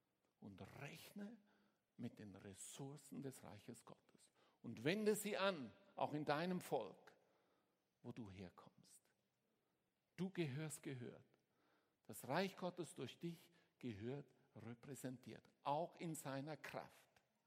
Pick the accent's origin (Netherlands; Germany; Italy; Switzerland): Switzerland; ich bin auch Ausländer, ich bin Schweizer.